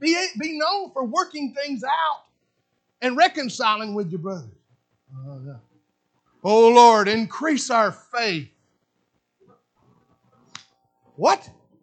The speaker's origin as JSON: {"language": "English", "region": "Alabama", "country": "United States", "tie": "born or raised there", "said": "In this part of the country, I grew up over around Sand Mountain."}